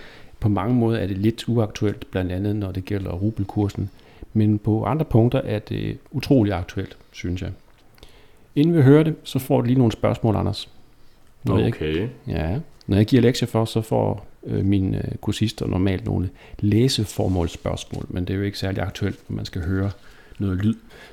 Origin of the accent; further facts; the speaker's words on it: Minsk, Belarus; now in Denmark; jeg er fra Minsk, hovedstaden